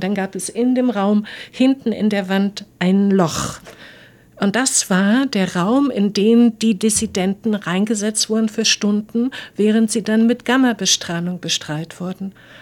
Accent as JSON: {"language": "German", "region": "Berlin", "country": "Germany", "tie": "born or raised there", "said": "ich komme aus Mitte. Ich habe fast 30 Jahre in Mitte gewohnt und da bin ich geboren, da bin ich aufgewachsen. Ich komme aus Berlin-Mitte."}